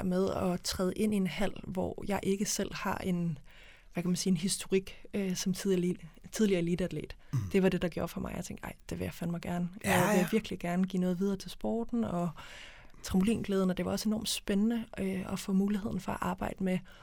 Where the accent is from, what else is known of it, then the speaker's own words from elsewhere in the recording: Roskilde, Zealand, Denmark; Jeg er født og opvokset i Roskilde